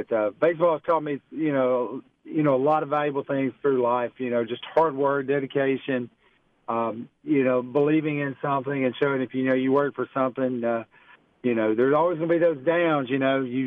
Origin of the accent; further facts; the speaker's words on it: Hartsville, Alabama, United States; Just like any other kid, I think growing up, I'm from Alabama. I grew up in Hartsville, Alabama, and just love playing sports.